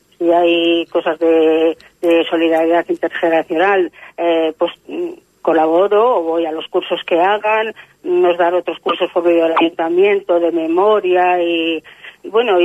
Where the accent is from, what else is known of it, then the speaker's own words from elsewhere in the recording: Zamora, Castile and León, Spain; siempre para allí, del pueblo, de Zamora, de mi tierra